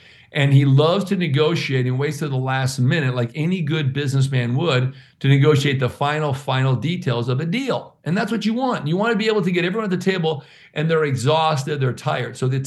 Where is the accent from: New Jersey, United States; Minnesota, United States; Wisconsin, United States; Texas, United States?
Minnesota, United States; I grew up in Minnesota. I love Canadians. Heck, they were like my neighbors.